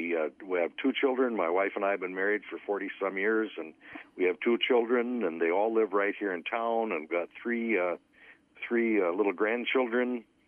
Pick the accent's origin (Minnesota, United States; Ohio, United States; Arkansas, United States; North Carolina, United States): Minnesota, United States; Pine Island; Born and raised in Pine Island. Started playing in high school bands and started playing with … when I was 14 years old.